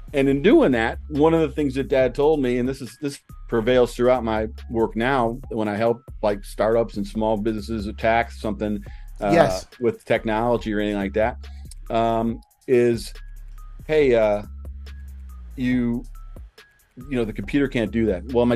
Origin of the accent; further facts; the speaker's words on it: Detroit, Michigan, United States; I grew up in Detroit, Michigan, just outside Detroit, Michigan.